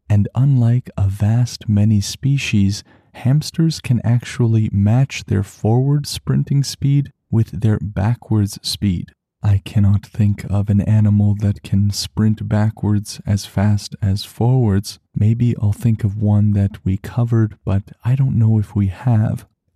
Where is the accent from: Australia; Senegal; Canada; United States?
Canada; as a Canadian, I understand there is not much to do here except study moose and hamsters.